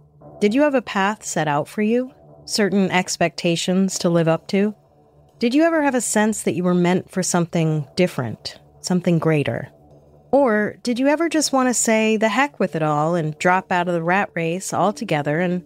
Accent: Brooklyn, New York, United States; Look, I'm from Brooklyn. What do I know from boats?

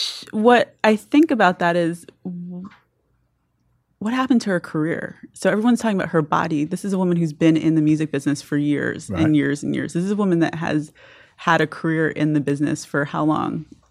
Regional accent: New York, United States; I am. I'm from the Upper West Side, just 10 blocks up from here.

